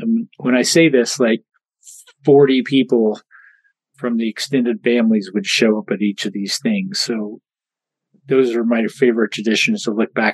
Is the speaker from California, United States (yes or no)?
no; West Virginia, United States; are people that have left West Virginia, like myself, but the confidence that we gain living and growing up in West Virginia, that common sense, that work ethic